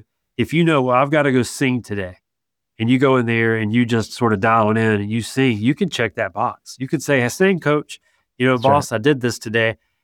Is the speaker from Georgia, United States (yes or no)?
yes; Georgia, United States; So I am from Southern Georgia, and that may not resonate with you, but people from Southern Georgia are the most conservative people that you'll ever meet.